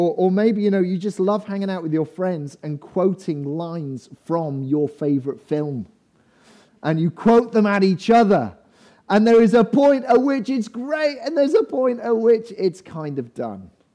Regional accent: Cardiff, Wales, United Kingdom; I remember growing up in Cardiff, and again, I'm not dwelling on being Welsh today.

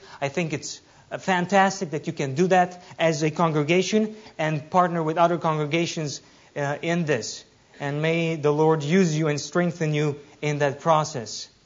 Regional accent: Romania; We're both from Romania, different parts of the country, 10 hours apart.

